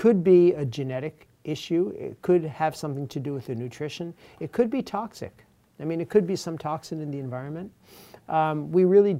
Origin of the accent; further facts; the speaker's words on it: New York, United States; now in Ethiopia; I'm from Long Island in New York. I've been a doctor in Ethiopia for 29 years.